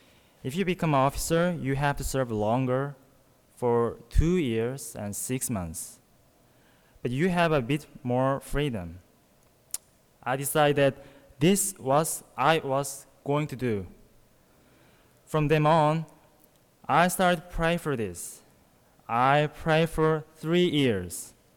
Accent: South Korea; English is a second language; I come from South Korea, thousands of kilometers away from here.

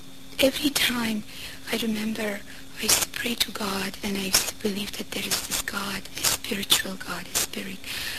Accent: Afghanistan; Originally I'm from Afghanistan. I don't know whether you've heard it. It's a country in Asia, near Middle East.

